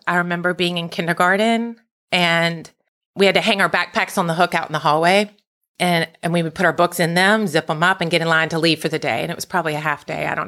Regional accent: Memphis, Tennessee, United States; So I was born and raised in Memphis. I was in a household of three girls.

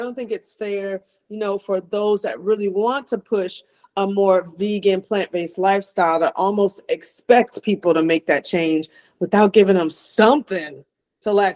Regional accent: New Jersey, United States; So I'm born and raised in South Jersey, right outside of Philadelphia.

